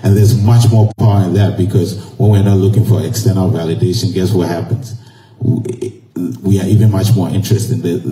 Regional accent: Ghana; because I grew up in Ghana where being black, I didn't have to question it.

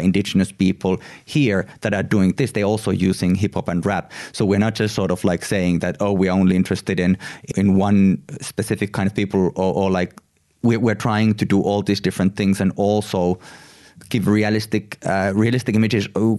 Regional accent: Finland; I never really talked a lot about the fact that I am from Finland, but of course I am from somewhere.

